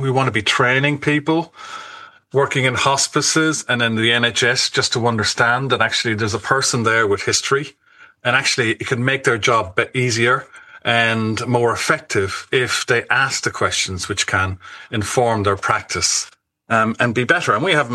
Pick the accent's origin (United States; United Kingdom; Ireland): Ireland; There's no reason why, as an Irish community, we couldn't come together and to try and design and support pathways which would be very particular to Irish needs.